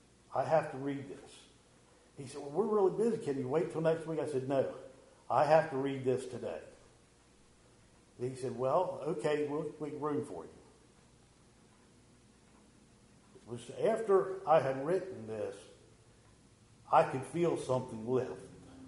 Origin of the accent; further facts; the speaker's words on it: Wilsonville, United States; Born and raised in Wilsonville. Grew up with the Gross Needle Church in Brother and the congregation there.